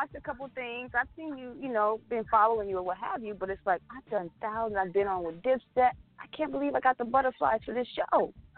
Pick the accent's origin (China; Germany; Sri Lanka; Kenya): Germany; Frankfurt, Hesse; now in United States; I started in this industry very, very young as a model over in Europe. I'm from Frankfurt, Germany. I was a model for Benetton.